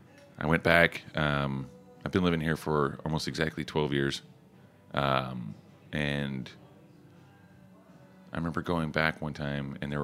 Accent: Oklahoma, United States; I grew up in Oklahoma. I didn't see a whole lot of different things either

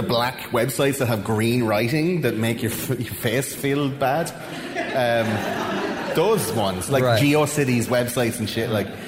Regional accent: Leinster, Ireland; accent: Wexford; and then the dicks, like my Wexford accent.

